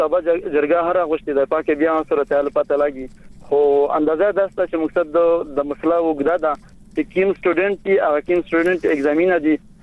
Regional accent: Barmal, Paktika, Afghanistan; د مو کور په برمل ولسوالۍ کې دی

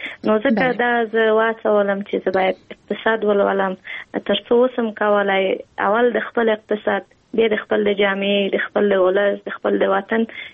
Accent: Kabul, Afghanistan; په کابل کې زیږیدلی یم په کابل کې لویه شوم په کابل کې مو تحصیلات مخکې وړي

